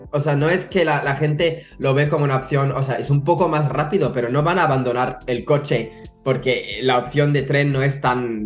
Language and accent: Spanish; Canada; Spanish is a second language; que soy canadiense, pero no me acuerdo de los números